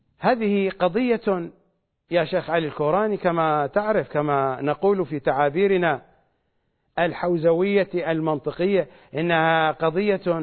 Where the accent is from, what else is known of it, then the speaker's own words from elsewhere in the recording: Iraq; مثل ما نقول في لهجتنا الشعبية العراقية يسوقها بتبنها